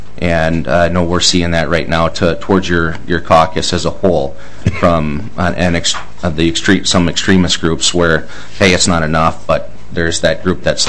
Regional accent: Minnesota, United States; I grew up out in greater Minnesota, but it's easy.

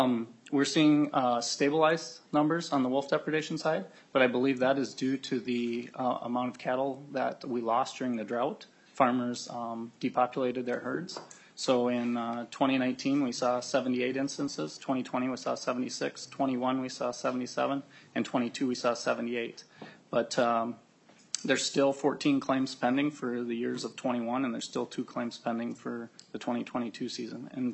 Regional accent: Minnesota, United States; I'm from Cass County and serve on the Minnesota Farm Bureau Board of Directors.

